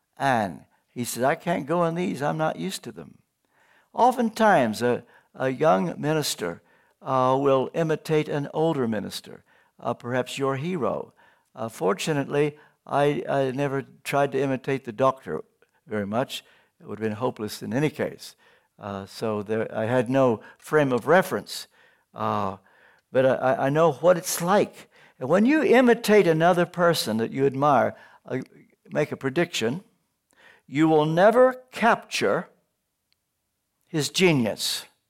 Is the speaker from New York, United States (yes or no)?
no; Kentucky, United States; moved away as an adult; I come from the hills of Kentucky. You couldn't appreciate all that means. I can tell you this much. I grew up in Kentucky in the days when there were 48 states.